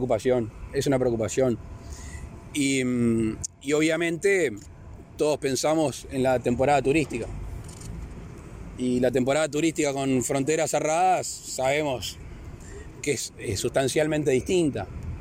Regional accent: Uruguay; primero como habitantes del mundo de los otros países y sobre todo como uruguayos, que tenemos toda la intención de que el turismo, que es un gran motor de nuestro país

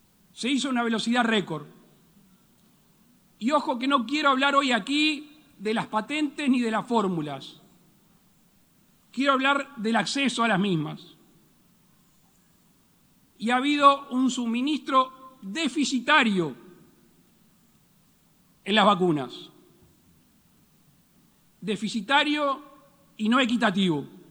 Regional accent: Uruguay; En Uruguay, en mi país, el pueblo demostró que con el uso de la libertad responsable manejamos un tramo importante de la pandemia

